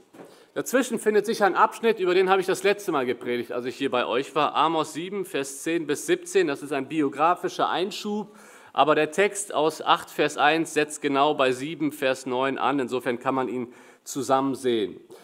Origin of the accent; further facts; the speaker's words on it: Cologne, North Rhine-Westphalia, Germany; so freuen wir uns als Kölner auch über die Verbundenheit zu euch